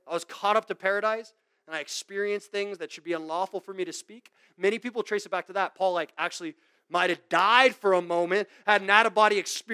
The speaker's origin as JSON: {"language": "English", "region": "Florida", "country": "United States", "tie": "born or raised there", "said": "Man, like, I grew up in Florida."}